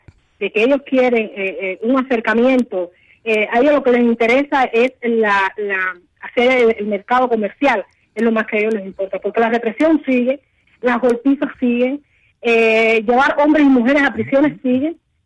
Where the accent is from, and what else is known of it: Cuba